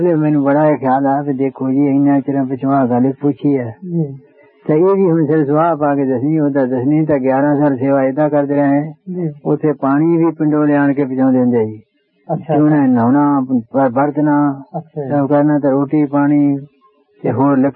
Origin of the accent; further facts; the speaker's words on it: Jhugge Kalan, Punjab, India; ਮੇਰੇ ਜੀਵਨ ਦਾ ਇਸ ਤਰ੍ਹਾਂ ਹਾਲ ਹੈ, ਮੇਰਾ ਪਿੰਡ ਝੁੱਗੇ ਕਲਾਂ ਹੈ